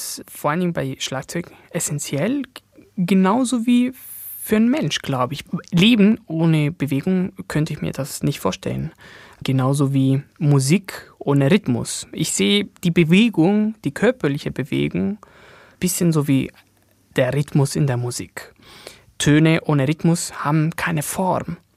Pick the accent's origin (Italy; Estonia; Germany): Italy; Vielleicht als Italiener noch mehr, weiß ich das nicht